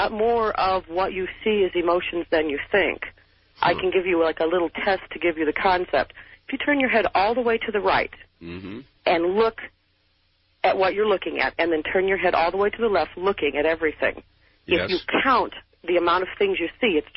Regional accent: Illinois, United States; First of all, I travel to Chicago regularly. I'm from Central Illinois, and I have the blessing of listening to you both on 55 KSD and 970 WMAY.

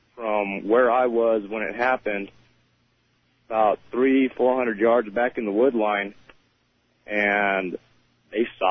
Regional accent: Sour Lake, Texas, United States; I'm calling from Conroe, Texas.

